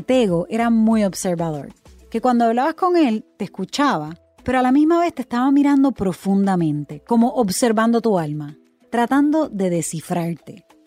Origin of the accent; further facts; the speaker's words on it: Puerto Rico; una corresponsal de CBS News y una boricua nacida y criada en Puerto Rico, la cuna del reggaetón.